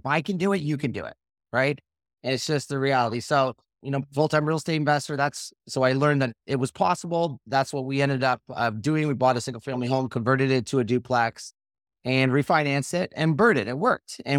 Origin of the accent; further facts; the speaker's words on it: Canada; being a Canadian, financing, how to find the deals.